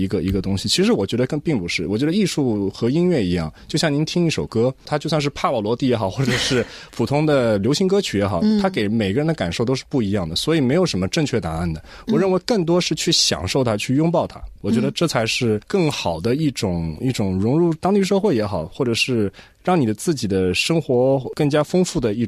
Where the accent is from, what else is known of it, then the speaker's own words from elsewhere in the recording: Australia; 能作为一个华裔的一个澳洲人也好，一个华人